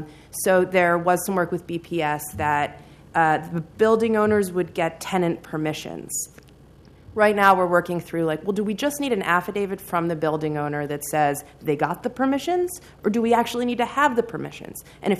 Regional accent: Philadelphia, Pennsylvania, United States; I'm from Philadelphia, so I always like hearing the Mayor of Philly talk.

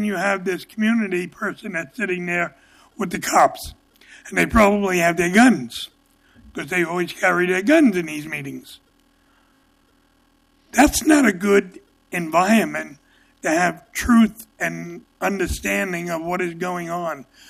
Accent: New York, United States; Because I've been in riots. I grew up in New York. I've been in riots.

